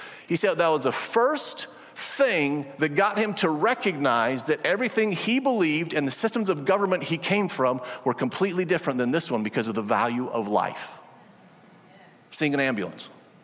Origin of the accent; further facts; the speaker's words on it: Oregon, United States; he married a woman from right next to my hometown in Oregon.